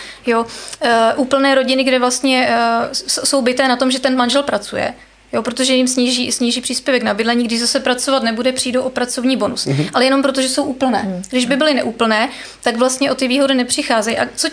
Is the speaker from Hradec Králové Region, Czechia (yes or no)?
no; Vysočina Region, Czechia; protože já třeba jsem z Vysočiny, máme tam málo, úplně kraj s nejnižším počtem lékařů